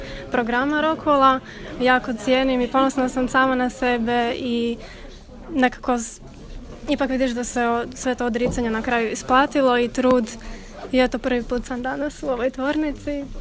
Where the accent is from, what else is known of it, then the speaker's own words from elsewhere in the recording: Pazin, Istria County, Croatia; dolazim iz Pazina, studiram komunikologiju na Hrvatskim studijima u Zagrebu. Peta sam godina, znači druga godina diplomskog studija.